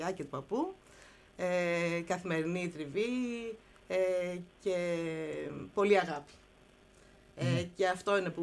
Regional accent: Thessaloniki, Central Macedonia, Greece; born there; Και από τους δύο γονείς, γεννήθηκα στη Θεσσαλονίκη το 1967.

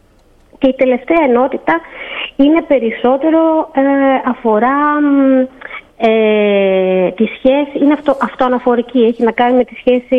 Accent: Thessaloniki, Central Macedonia, Greece; also born or lived in Cyprus; Κατάγομαι από τη Θεσσαλονίκη και την Κύπρο.

